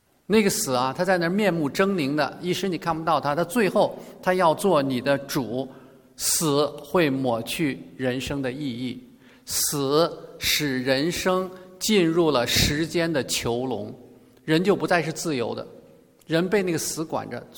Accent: China; 但是儒学不能拯救我们中国人

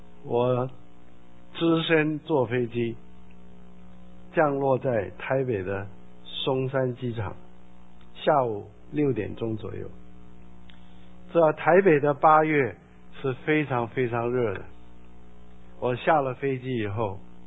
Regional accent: South Korea; 还是回韩国去我的老家我的第二故乡去乡下去做一个

